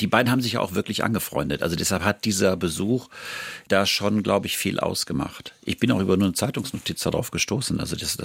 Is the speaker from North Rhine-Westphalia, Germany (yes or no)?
yes; Düsseldorf, North Rhine-Westphalia, Germany; ich bin in Düsseldorf groß geworden